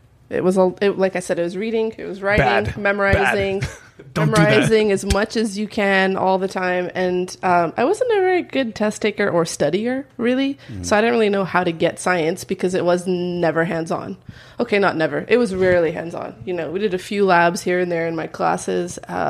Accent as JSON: {"language": "English", "town": "Vancouver", "region": "British Columbia", "country": "Canada", "tie": "born or raised there", "lives_now": "United States", "said": "I didn't grow up here. I grew up in Vancouver, Canada."}